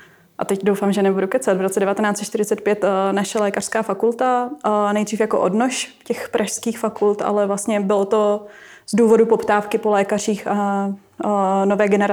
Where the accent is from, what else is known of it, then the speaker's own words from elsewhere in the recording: Plzeň, Plzeň Region, Czechia; jsem v podstatě rodačka z Plzně, nebo jsem vyrůstala v Plzni